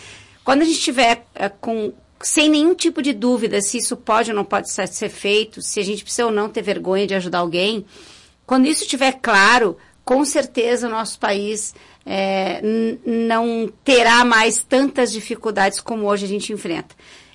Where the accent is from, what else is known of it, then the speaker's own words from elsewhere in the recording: Caxias do Sul, Rio Grande do Sul, Brazil; nosso desenvolvimento enquanto brasileiro, enquanto caxienses também